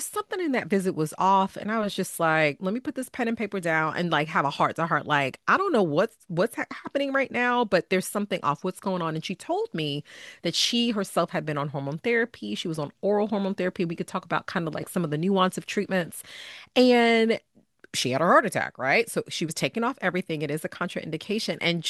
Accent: Bronx, New York, United States; And so I am a girl from New York. I'm a little girl from the Bronx

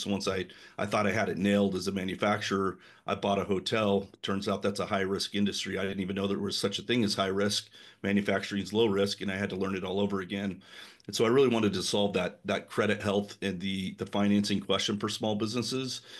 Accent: Idaho, United States; also born or lived in Utah; And I was from Idaho. This was at the time I was living in Utah.

